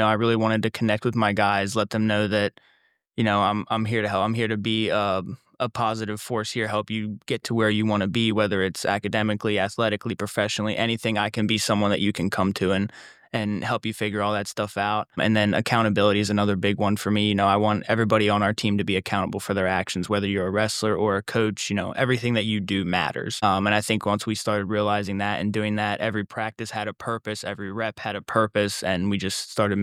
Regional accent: Pennsylvania, United States; I'm from District 3, so I recruit a lot down there.

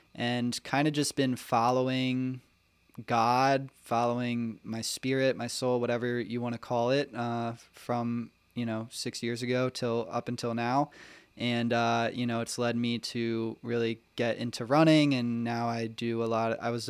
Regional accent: Ocean City, New Jersey, United States; I grew up in Ocean City, New Jersey, had pretty regular upbringing

